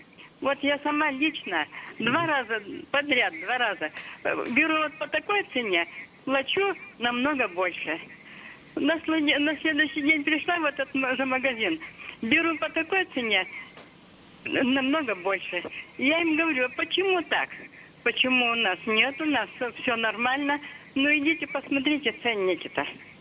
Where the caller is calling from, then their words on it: Yekaterinburg, Sverdlovsk Oblast, Russia; из Екатеринбурга.